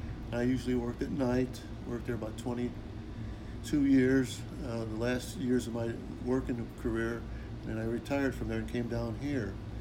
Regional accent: Chicago, Illinois, United States; now in Arkansas, United States; Well, I was born in Chicago, raised in Chicago, spent most of my life there except a few years away, and I've been in Arkansas for about 7 years.

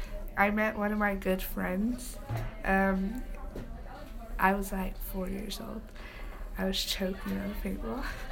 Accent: Tulare, California, United States; also born or lived in Truckee; I grew up in Tulare, California. I lived there my whole life until, 8th grade, and then I moved to Truckee, 8th grade.

